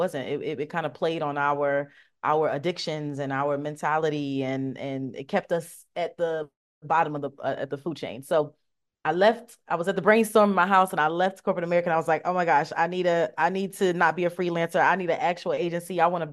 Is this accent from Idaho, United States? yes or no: no; Philadelphia, Pennsylvania, United States; but I'm from Philadelphia, but I have a Southern grandmother from North Carolina.